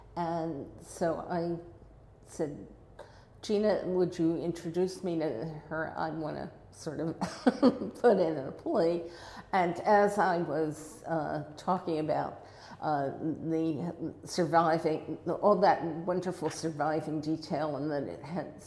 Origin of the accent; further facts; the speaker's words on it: Philadelphia, Pennsylvania, United States; I grew up in Philadelphia. In Winfield, which is sort of at the northwest edge of the city. I lived near City Line Avenue, so it was close to the suburbs.